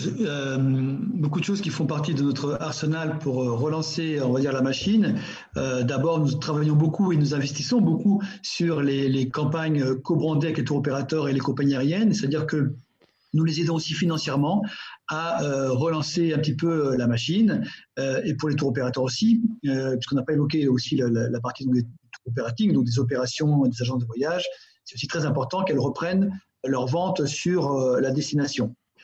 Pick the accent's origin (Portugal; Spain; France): Portugal; si possible les réutilisent chez nous au Portugal